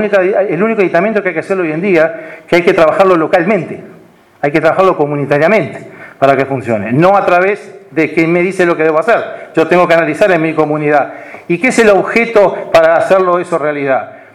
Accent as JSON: {"language": "Spanish", "country": "Uruguay", "said": "el enamoramiento de la democracia que tenemos como uruguayos"}